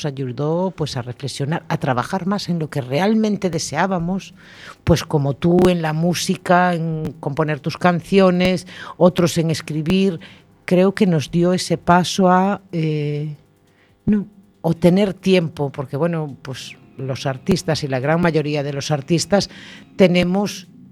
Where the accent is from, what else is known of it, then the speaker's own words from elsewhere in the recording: Arteixo, Galicia, Spain; Y además una cosa, que somos de Arteixo los dos.